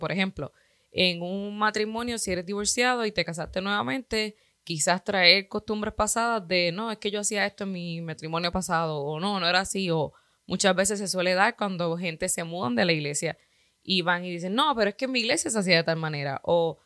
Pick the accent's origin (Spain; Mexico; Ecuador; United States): United States; North Carolina; nosotros somos de Carolina del Norte